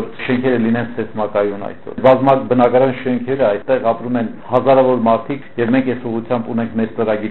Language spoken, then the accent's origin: Armenian; Yerevan, Armenia; Ես ուզում եմ ասել որպես երևանցի, որ իմ սիրտը ցավում է իմ Երևանի համար